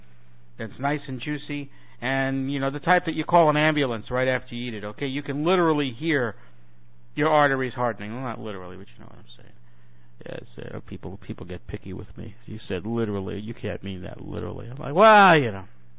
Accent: Brooklyn, New York, United States; it's not the same as the sausage that I grew up with in New York City, in Brooklyn, when we had the Italian festivals.

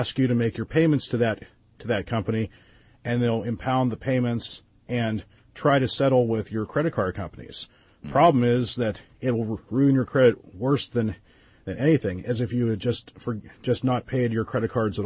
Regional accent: Bethel Park, Pennsylvania, United States; and I'd like to give a shout-out to anyone listening in Pittsburgh on WPTT 1360, especially anyone in my hometown of Bethel Park.

